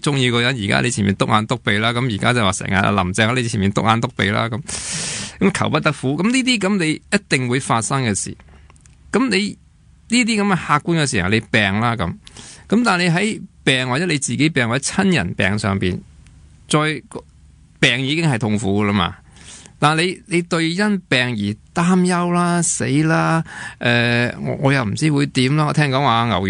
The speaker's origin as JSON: {"language": "Cantonese", "country": "Hong Kong", "said": "一个就我哋香港人的支持"}